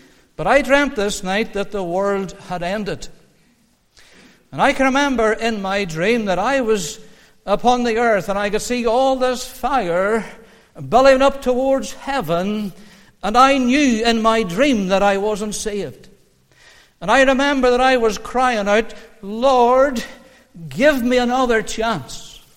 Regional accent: Moneymore, Northern Ireland, United Kingdom; that I was born and reared in Moneymore. And Moneymore is a wee village between Markgraaf Felt and Cookstown.

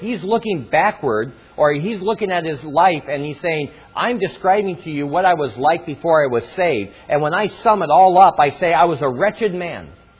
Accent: Denver, Colorado, United States; I was a child growing up in Denver, Colorado. I played with many friends and loved the snow.

